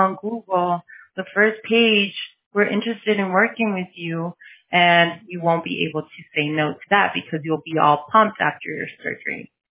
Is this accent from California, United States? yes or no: yes; California, United States; I am Mexican, but I'm Californian, so I don't know.